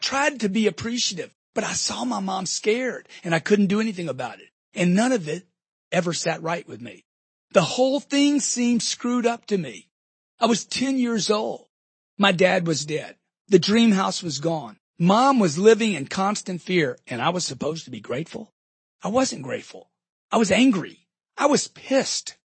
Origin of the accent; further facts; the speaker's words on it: Louisiana, United States; I grew up in Louisiana where you fish and you hunt and you run and you play.